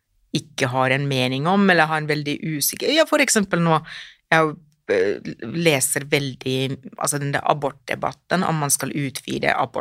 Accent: Finland; accent: Finnish; Norwegian is a second language; moved away as an adult; now in Norway; i og med at jeg har kommet til Norge som voksen, så har jo min finske etnolekt, altså at jeg, alle hører veldig tydelig at jeg kommer fra Finland, jeg kan ikke den her y-lyden

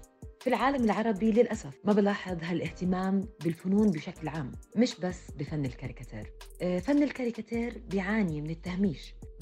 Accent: Jordan; عندنا بالأردن يمكن يكون في رسام ويمكن ما يكون.

